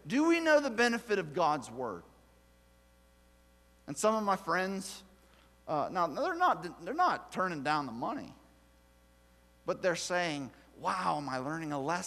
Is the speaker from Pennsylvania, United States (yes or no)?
yes; Pennsylvania, United States; There's a phenomenon going on in Pennsylvania right now, and my hometown's right smack in the middle of it.